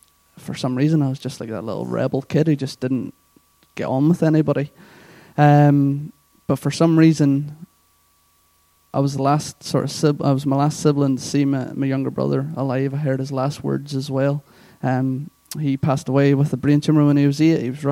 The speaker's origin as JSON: {"language": "English", "region": "Northern Ireland", "country": "United Kingdom", "accent": "Northern Irish", "lives_now": "England", "said": "So, as you can tell, my accent is from Northern Ireland. If you need an interpreter, Colin will be more than happy to come up. But yeah … so I'm from Northern Ireland"}